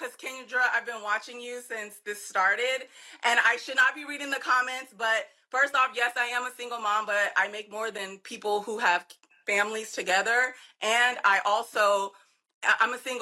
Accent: Illinois, United States; I mean, like I said, I'm from Southern Illinois. I moved to Chicago to go to college. I lived life.

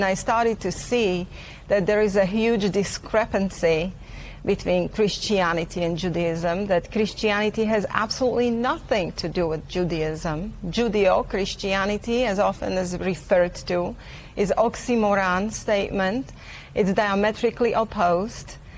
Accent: Czechia; English is a second language; Well, I'm originally from East Europe, former Czechoslovakia

